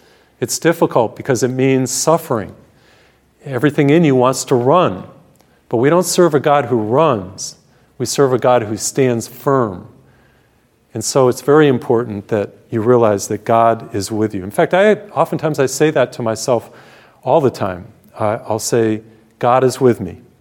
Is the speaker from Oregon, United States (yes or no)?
no; Massachusetts, United States; So I come from Massachusetts. You know, that's where I was born and brought up.